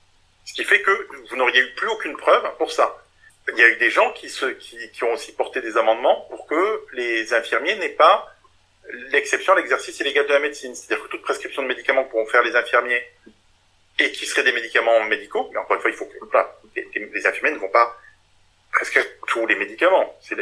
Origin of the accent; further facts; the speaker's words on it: Toulouse, Occitanie, France; Je fais un peu de pub, je suis toulousain